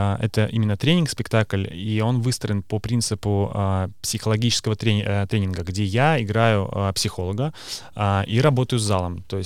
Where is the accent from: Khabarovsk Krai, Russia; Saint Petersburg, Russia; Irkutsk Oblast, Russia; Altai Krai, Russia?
Saint Petersburg, Russia; moved away as an adult; also born or lived in Estonia; Сам я из Санкт-Петербурга, я закончил Академию театрального искусства.